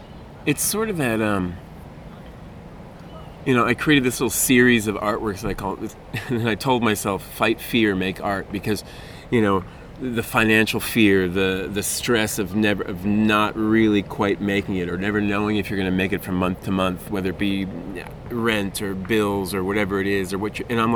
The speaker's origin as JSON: {"language": "English", "town": "Oswego", "region": "New York", "country": "United States", "tie": "born or raised there", "said": "Yeah, a little town upstate New York called Oswego. And, you know, I grew up skipping rocks in the Lake Ontario."}